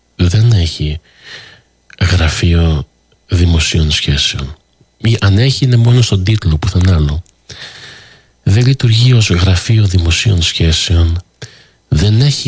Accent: Canada; Καναδάς και εννοεί η χώρα μας, τουλάχιστον ο δικός μου τόπος εδώ είναι, εδώ έχω γεννηθεί, εδώ έχω μεγαλώσει. Και ο Καναδάς λίγο πολύ είναι η πατρίδα μου εμένα.

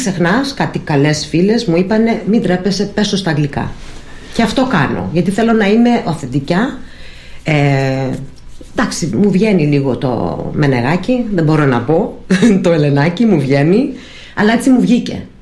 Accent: Greece; είμαι Ελληνίδα. Είχα την ευκαιρία να πάω σε ελληνικό σχολείο. Είχαν και τότε λύκειο. Πήγα μέχρι πρώτη λυκείου στην Ομοσπονδία. Πήγα Σάββατο και Σάββατο. Δεν πήγαινα καθημερινώς, αλλά έχω τα ελληνικά μου

